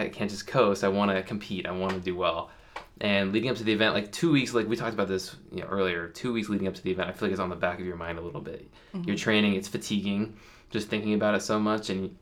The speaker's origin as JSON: {"language": "English", "country": "United States", "said": "As an American individual, I had to hold an average of 3:41 just to qualify."}